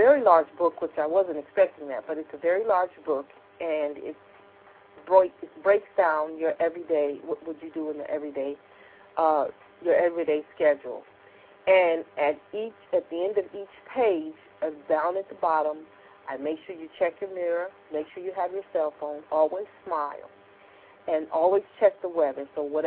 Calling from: DeVille, Louisiana, United States; It's September the 22nd, and I'm calling from DeVille, Louisiana.

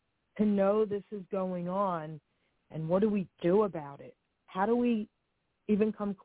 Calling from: New Jersey, United States; Hey, Angela. … I'm calling from New Jersey.

